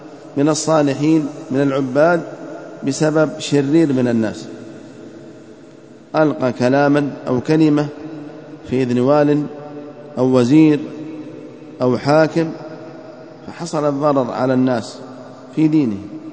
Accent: Yemen; كما نحن نعمل في بلادنا اليمن

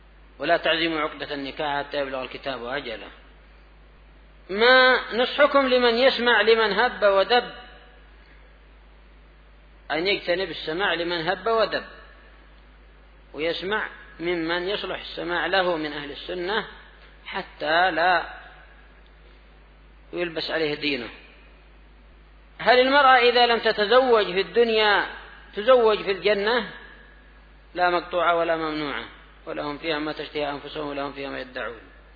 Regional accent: Yemen; عندنا باليمن

